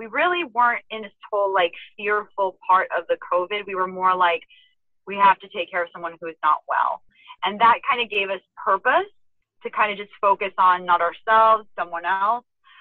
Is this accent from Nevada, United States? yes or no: yes; Las Vegas, Nevada, United States; But it was very cool. I enjoyed growing up in Vegas.